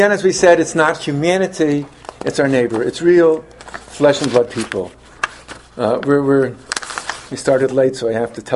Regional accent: Vienna, Austria; I'm originally from Vienna. I still have relatives there.

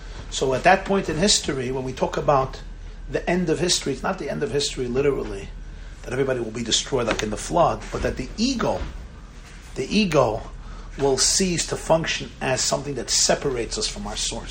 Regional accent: Brooklyn, New York, United States; I grew up in the Crown Heights section of Brooklyn, at the feet of the Lubavitcher Rebbe, of blessed memory.

